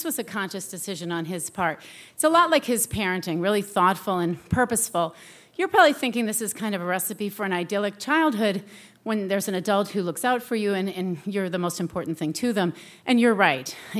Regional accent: New England, United States; I'm from New England. And when we're confronted with uncomfortable situations, we really like to ignore them.

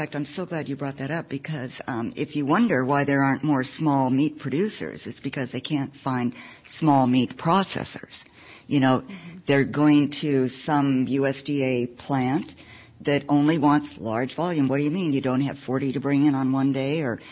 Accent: Montana, United States; moved away; I'm from Montana, and my great-grandma, you know, and my family's from Montana, but we've been in California now 30, 40 years, and our condo is in Southern California

